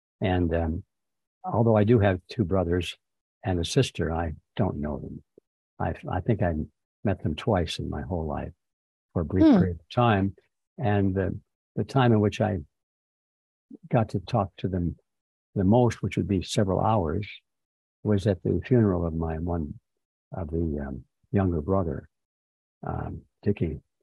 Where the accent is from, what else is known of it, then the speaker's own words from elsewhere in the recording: Detroit, Michigan, United States; Born in 1931. Right. Okay. And born on the east side of Detroit